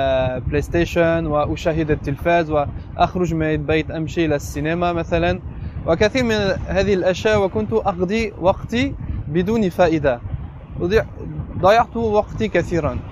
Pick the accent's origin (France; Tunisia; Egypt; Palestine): France; Arabic is a second language; عندي 29 سنة. أنا أصلي من فرنسا، ولدت في فرنسا وتربيت في فرنسا. ولدت من أسرة نصرانية، أمي نصرانية